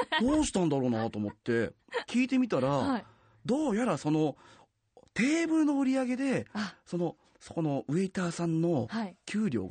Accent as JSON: {"language": "Japanese", "region": "Shizuoka", "country": "Japan", "said": "僕は一応ですね、はい、静岡の方になるんですけど"}